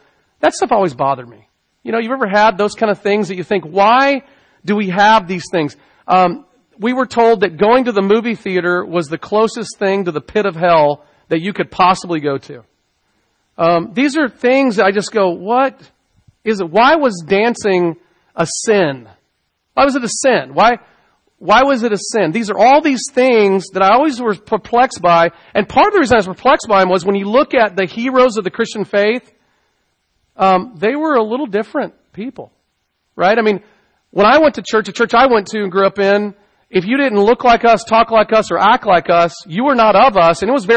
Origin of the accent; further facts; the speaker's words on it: Dallas, Texas, United States; I grew up in the Deep South. I grew up in Dallas, Texas, the belt buckle of the Bible Belt.